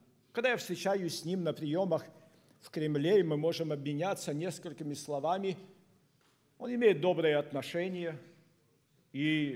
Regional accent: Saint Petersburg, Russia; я из Санкт-Петербурга и совершал служение на Поклонной горе.

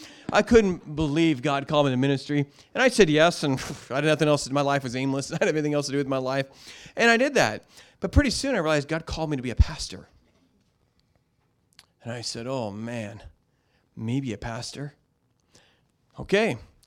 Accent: Oregon, United States; now in Seattle, United States; I grew up in Oregon. It was like that.

